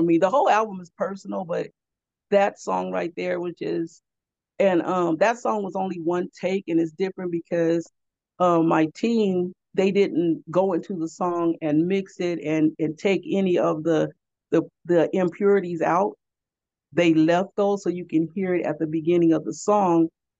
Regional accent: California, United States; And I'm from California, you know.

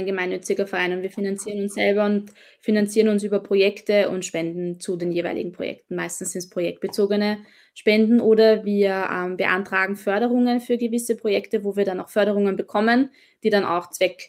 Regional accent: Austria; dass man leider als Österreicher nicht viele gute Chancen hat, in der UN Fuß zu fassen.

